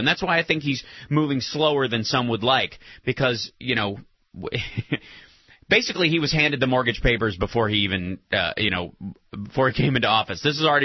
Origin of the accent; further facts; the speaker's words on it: Kentucky, United States; from my home state of Kentucky